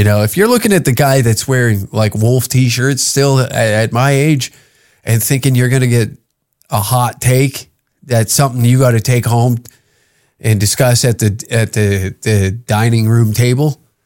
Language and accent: English; Taber, Alberta, Canada; we were just back in my hometown in the lovely lands of Tabor, Alberta on the weekend.